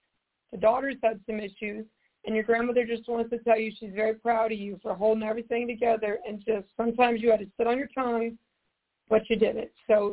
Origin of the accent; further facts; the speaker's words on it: Georgia, United States; I'm located in Southern California, but I'm from Southeast Georgia. So I moved here